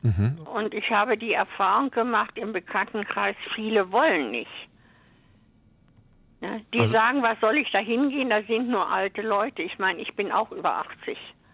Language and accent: German; Leverkusen, North Rhine-Westphalia, Germany; born there; now in Munich, Germany; Ich bin seit 15 Jahren in München. Geboren bin ich in Leverkusen, bei Köln.